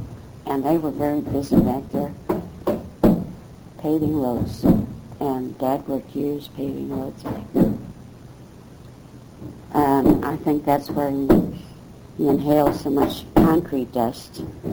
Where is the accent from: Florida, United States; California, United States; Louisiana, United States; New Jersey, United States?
California, United States; San Pedro; also born or lived in Gardena; I was born in Gardena, and then they moved to San Pedro. And my grandparents lived on 20th Street in San Pedro, right where you could see the harbor right from their front yard.